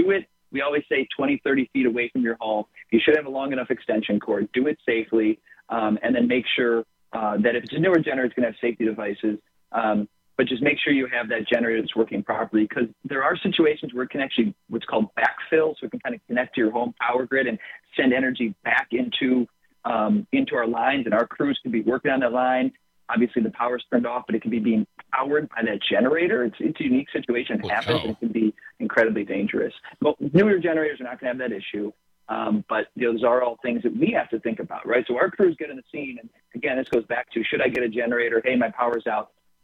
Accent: Midwest, United States; And listen, I'm a Midwest guy. I've been born and raised in the Midwest my whole life

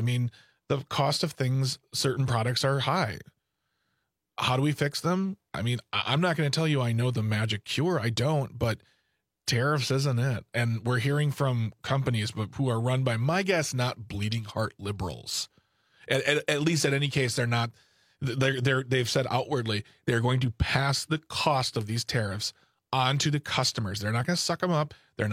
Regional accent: United States; So it's very disappointing, because as an American, want to, I think for the most part, for most of us, should be able to pay our bills, live a good life, be comfortable.

